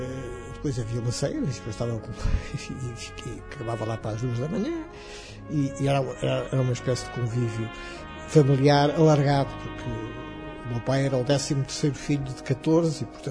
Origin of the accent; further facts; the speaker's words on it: Porto, Norte, Portugal; Eu sou do Porto, uma família tradicional, católica